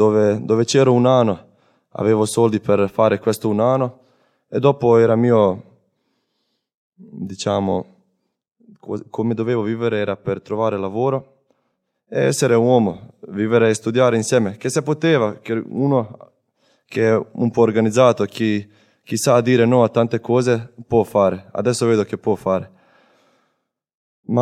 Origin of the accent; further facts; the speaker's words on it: Bosnia & Herzegovina; Italian is a second language; sono croato ma vengo da Bosnia, quindi è mia storia. Vengo da una famiglia semplice, cristiana, tradizionale cristiana